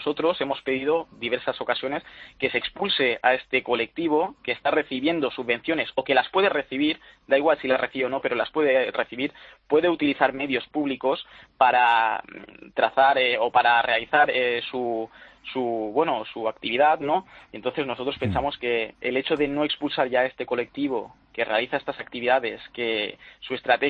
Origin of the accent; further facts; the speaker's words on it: Balearic Islands, Spain; Y he nacido, soy de Mallorca, estoy estudiando aquí en Cataluña.